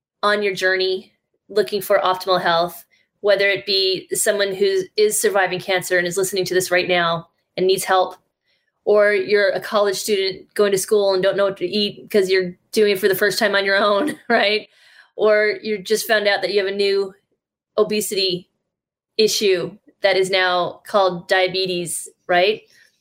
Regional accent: Wisconsin, United States; Starting as a kid growing up in the Midwest, I grew up in a very elegant part of farm country in Wisconsin.

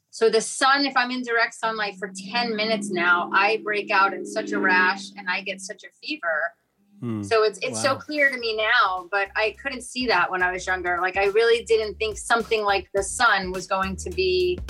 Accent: New York City, New York, United States; also born or lived in Fort Lauderdale, United States; So, you know, like I grew up in New York City, and then I'll give you an example. And then my family, we moved to Fort Lauderdale.

